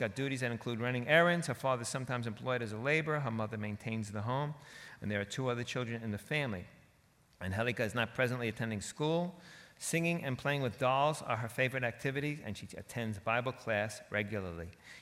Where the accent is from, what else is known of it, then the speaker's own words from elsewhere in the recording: New Hyde Park, New York, United States; I grew up not in the Dominican Republic. I did not grow up in poverty. I grew up 45 minutes from here in New Hyde Park.